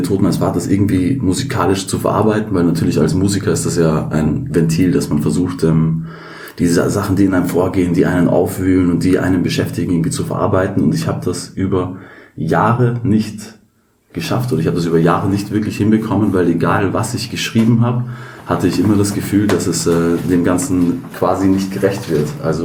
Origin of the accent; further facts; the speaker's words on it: Vienna, Austria; Ich bin 1988 geboren worden in Österreich. Ich bin Österreicher und zwar in Wien. Ich bin geboren und aufgewachsen in Wien und zwar am 19.03.